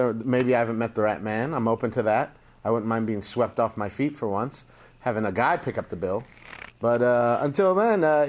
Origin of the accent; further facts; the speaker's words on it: West Covina, California, United States; And I'm actually from West Covina.